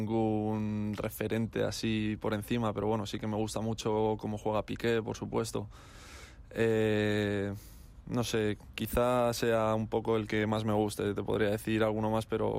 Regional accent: Madrid, Community of Madrid, Spain; además soy de Madrid

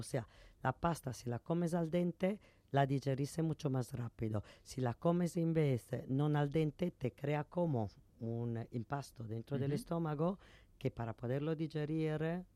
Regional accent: Bologna, Emilia-Romagna, Italy; que en mi pueblo, que yo soy de Bologna, se llama ragú

